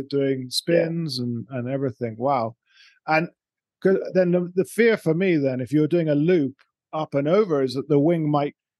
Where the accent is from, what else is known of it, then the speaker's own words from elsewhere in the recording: United Kingdom; Well, as a Brit, I thank you